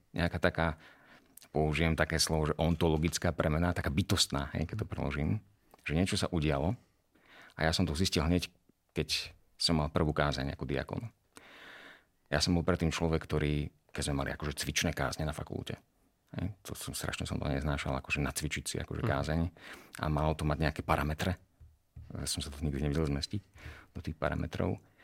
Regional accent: Horný Kalník, Žilina Region, Slovakia; Lebo ja som Martinčan, teda som z Horného Kalníka, to je taká dedinka 5 km od Martina, ale školu som navštevoval Martin, čiže ten život som prežíval väčšinou v tom meste.

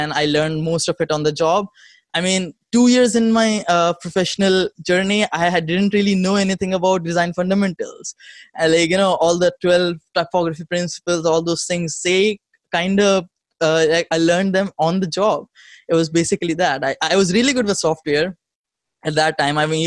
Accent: India; English is a second language; Okay, so I'm from India, currently living in New Delhi.

